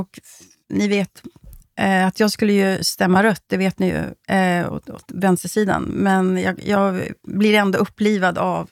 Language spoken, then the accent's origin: Swedish; Sweden; Alltså jag blir lite upplivad som svensk